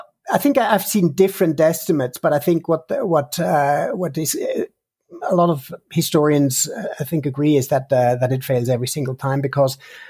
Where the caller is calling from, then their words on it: Switzerland; English is a second language; I'm talking from Switzerland, and that's actually quite I would say a Western or a global phenomena.